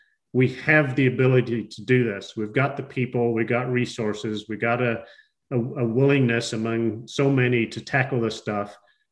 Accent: New Zealand; I'm from New Zealand.

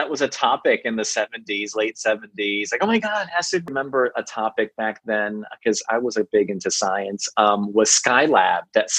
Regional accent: Bronx, New York, United States; also born or lived in Connecticut; I grew up in the first half of the 70s, I grew up in the Bronx, New York, and we had an apartment with the rabbit ears

